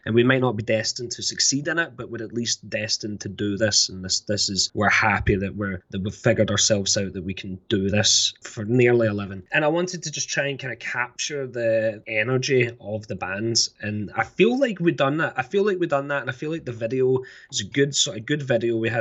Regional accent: Scotland, United Kingdom; accent: Scottish; I've realized that people do find my accent to be strong, whereas in Scotland my accent is quite weak, you know.

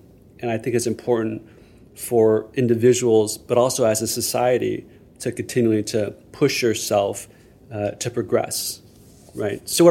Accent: Texas, United States; Again, growing up in Texas, I have to admit, initially I was very reserved and cautious.

